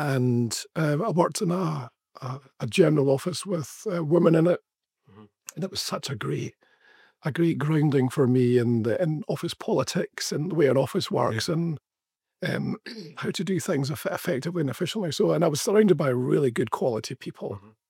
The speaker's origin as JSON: {"language": "English", "town": "Edinburgh", "region": "Scotland", "country": "United Kingdom", "tie": "born or raised there", "said": "So I'm from Edinburgh. I was brought up, born in 1970."}